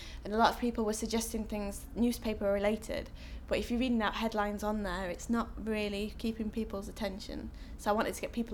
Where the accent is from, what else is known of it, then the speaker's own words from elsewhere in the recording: Doncaster, Yorkshire and the Humber, United Kingdom; I'm 21 and I'm from Doncaster.